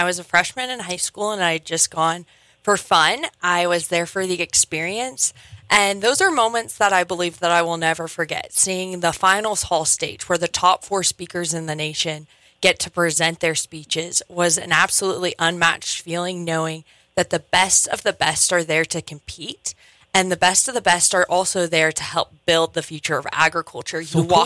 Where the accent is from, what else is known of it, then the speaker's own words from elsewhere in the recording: Pompeys Pillar, Montana, United States; I'm from Pompey Spiller.